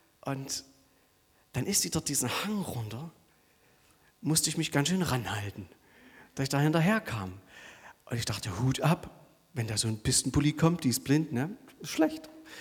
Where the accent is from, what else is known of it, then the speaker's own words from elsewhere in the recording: Saxony, Germany; now in Dresden, Germany; Ich komme ja aus Sosa eigentlich im Erzgebirge und naja, dann wohne ich halt jetzt 10 Jahre in Dresden und das färbt halt ab, dieses Sächsisch dort.